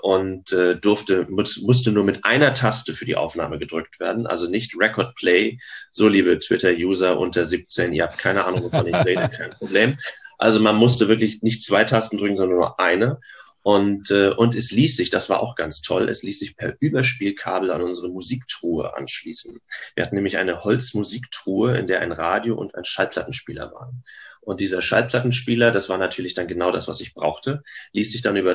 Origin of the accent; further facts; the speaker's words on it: Grevesmühlen, Mecklenburg-Vorpommern, Germany; ich komme aus Gribbesmühlen, einem kleinen Ort zwischen, heute würden wir sagen, Lübeck und Wismar. Damals war kurz nach Gribbesmühlen ein Stück weit die Welt zu Ende.